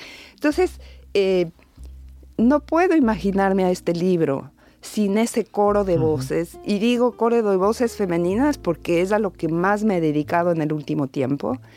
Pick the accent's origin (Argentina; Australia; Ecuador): Ecuador; yo soy de Ecuador y yo pienso que en Ecuador ahora podemos leer la tradición al revés.